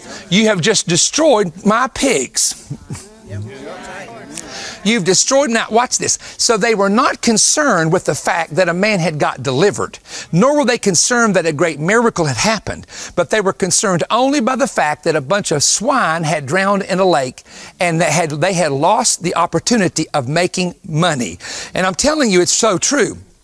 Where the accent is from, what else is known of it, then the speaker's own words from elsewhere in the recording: West Virginia, United States; now look, I'm from West Virginia, okay?